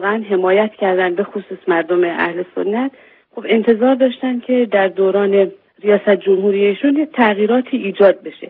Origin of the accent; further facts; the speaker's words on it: Iran; ما ایرانی هستیم، ایران کشور ما، متعلق به اینجاییم